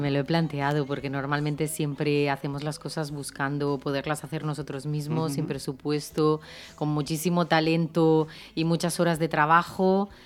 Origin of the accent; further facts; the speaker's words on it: Valencia, Valencian Community, Spain; Y un poquito también de romero, que somos del Cabañal, para que tenga ese olorcito a campo.